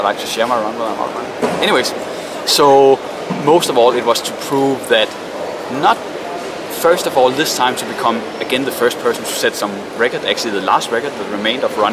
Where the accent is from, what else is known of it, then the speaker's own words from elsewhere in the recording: Denmark; English is a second language; I am from Denmark, obviously. We're here in Copenhagen